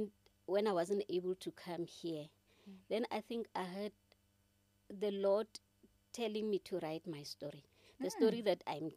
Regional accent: Warrenton, Northern Cape, South Africa; now in Kimberley, South Africa; I'm from the Northern Cape in a small town called Warrenton, but I live in Kimberley, the capital city of the Northern Cape.

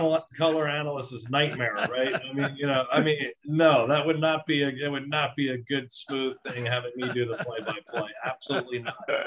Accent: New Jersey, United States; I'm from New Jersey, man. I'm not Gentleman John the farmer, so I'm gonna need some help.

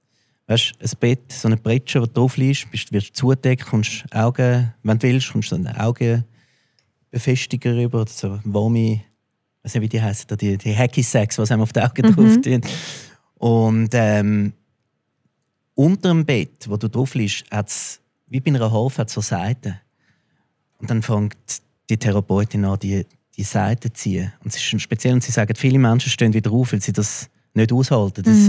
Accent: Zurich, Switzerland; dass wir in der Schweiz dürfen geboren werden, dass wir so wohlbehütet wie du bin ich auch da in Zürich aufgewachsen.

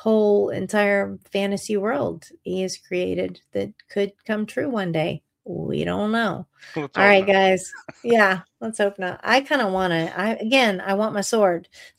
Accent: Pearl River, Louisiana, United States; also born or lived in New Orleans; I was raised in Louisiana, Pearl River, Louisiana. It's by the Honey Island Swamp.

